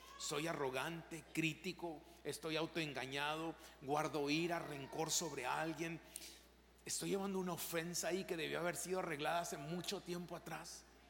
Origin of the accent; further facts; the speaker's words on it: Mexico; Y créame, soy mexicano, entonces yo puedo ser malditón.